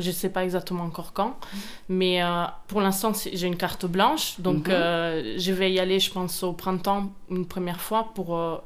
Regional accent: Italian-speaking Switzerland, Switzerland; Oui, alors je suis artiste, je viens de Suisse, plutôt suisse-italienne

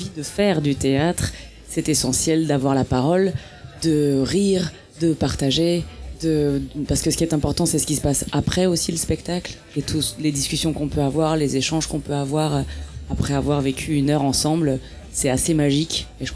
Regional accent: France; moved away as an adult; je suis partie de France faire une école en Belgique à 18 ans. J'en ai 40 aujourd'hui

